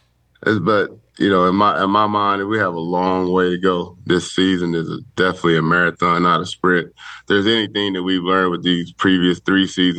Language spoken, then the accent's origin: English; Longview, Texas, United States; I'm from Texas, born and raised, Longview, Texas. I'm groomed to play football.